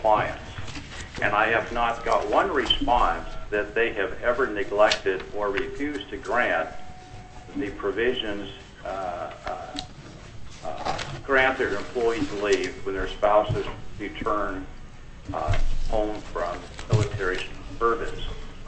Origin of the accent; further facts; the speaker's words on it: Anchorage, Alaska, United States; I'm from Anchorage, Alaska.